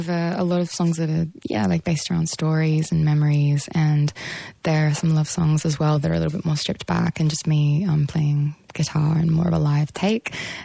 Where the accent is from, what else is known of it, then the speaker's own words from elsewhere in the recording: Albury, New South Wales, Australia; I grew up in Albury, New South Wales, kind of in the country. So I don't know. I think I'm 26 now